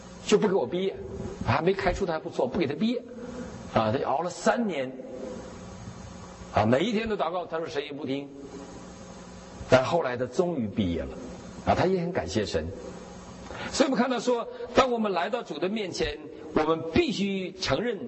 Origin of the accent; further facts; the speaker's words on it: China; 我们一说到罪，我们中国人就想到我们犯什么罪行了